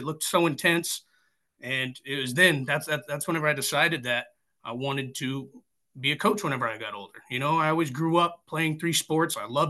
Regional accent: New England, United States; also born or lived in South; now in Midwest, United States; Originally, I was born down south, and then I grew up in New England, and now I'm coaching here in the Midwest.

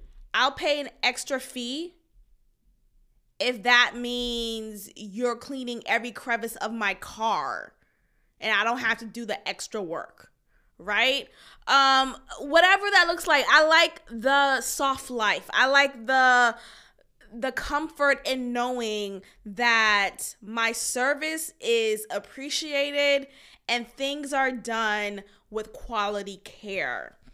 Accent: Texas, United States; So there may be other adult websites that will experience this as a Texan

